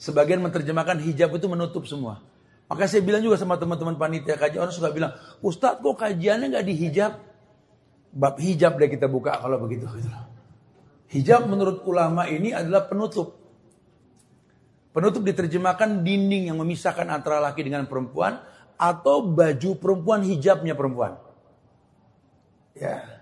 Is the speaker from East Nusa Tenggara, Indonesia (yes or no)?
no; Jakarta, Indonesia; Saya kan gede di selatan, di daerah Kebayoran sana kan ya.